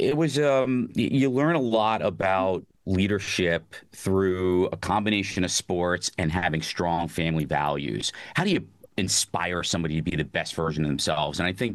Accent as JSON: {"language": "English", "town": "Trenton", "region": "New Jersey", "country": "United States", "tie": "born or raised there", "said": "I'm oldest of four, lived right outside of Trenton, New Jersey."}